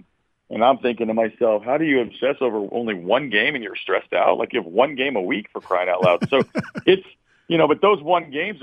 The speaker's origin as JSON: {"language": "English", "region": "Oklahoma", "country": "United States", "tie": "born or raised there", "said": "I grew up in Oklahoma, so, and I always get this way. I get sort of tied to my roots a little bit, so I'm on the Kyler Murray train."}